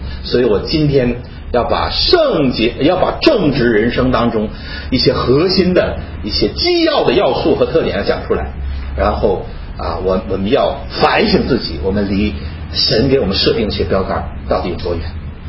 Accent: China; 这一点跟我们中国人所谈的很奇特

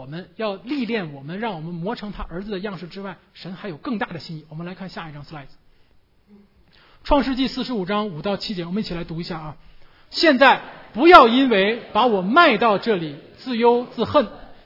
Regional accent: China; 那是因为我们都从中国来

